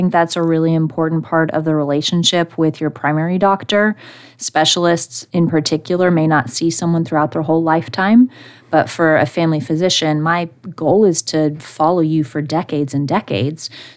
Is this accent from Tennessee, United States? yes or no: yes; Nashville, Tennessee, United States; So I'm from Nashville originally, and my plan is to be in Middle Tennessee for the rest of my life and my career as well.